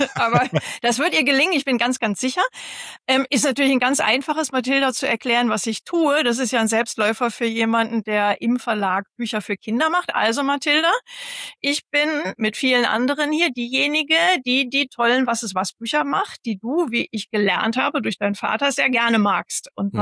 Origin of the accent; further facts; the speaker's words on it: North Sea coast, Germany; Ja, ich bin ja selber ein Kind des Nordens an der Nordsee groß geworden.